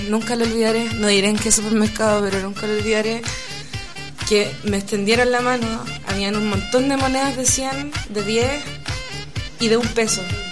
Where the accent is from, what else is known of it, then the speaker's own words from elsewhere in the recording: Chile; como chileno es como estar en nuestra sangre celebrar cosas